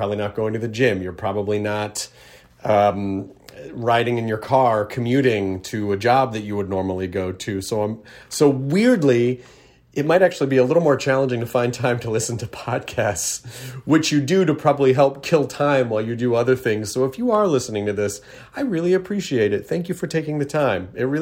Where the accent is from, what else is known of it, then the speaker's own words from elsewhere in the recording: Tennessee, United States; I never said y'all when I was younger growing up in Tennessee, but it has found its way into my vernacular. So I don't know why I don't sound Southern